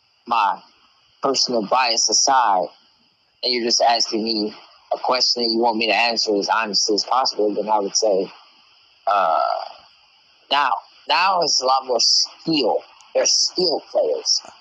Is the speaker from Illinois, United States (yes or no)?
yes; Chicago, Illinois, United States; So of course I grew up in Chicago, a Chicago fan of everything.